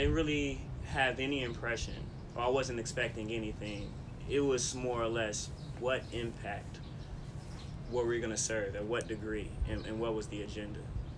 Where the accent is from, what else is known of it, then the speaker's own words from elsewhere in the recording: Chicago, Illinois, United States; now in San Francisco, United States; from Chicago, Illinois. So born in the United States, but right now I reside in San Francisco, California.